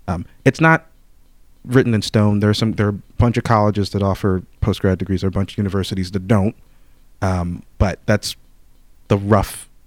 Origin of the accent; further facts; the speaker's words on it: New York, United States; which is something that got drilled into me from growing up in New York.